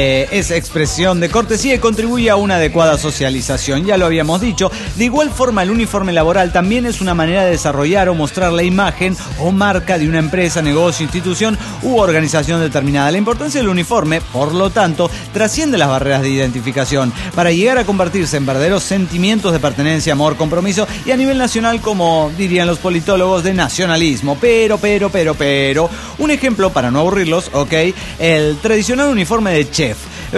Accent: Mexico City, Mexico; del DF Mexicano.

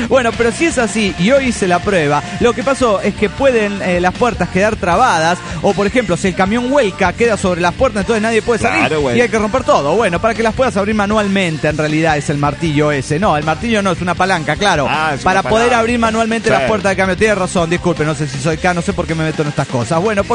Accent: Cuernavaca, Morelos, Mexico; de Cuernavaca, Morelos, México.

